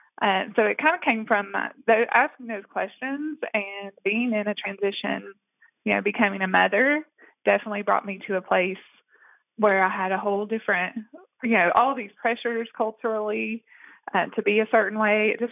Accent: Bristol, Virginia, United States; Yes, I did. I grew up in Bristol, Virginia.

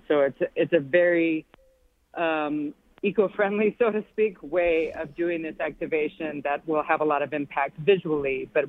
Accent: Rapid City, South Dakota, United States; now in Washington, United States; So I grew up in Rapid City, South Dakota, and actually most of my family still lives there. So I go back to visit a few times a year.

